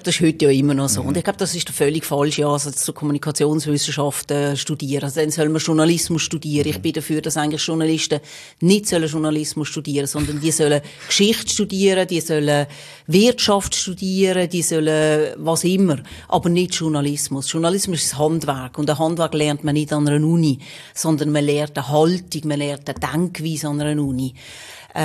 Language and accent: German; Magden, Aargau, Switzerland; Ich bin in Fricktal aufgewachsen, in Magden. Mhm. Genau, bin dann dort auch in Bezirksschule, heisst das dort, in Rheinfelden. Und dann ziemlich schnell auf Richtung Basel, Muttens Gymnasium gemacht, Basel.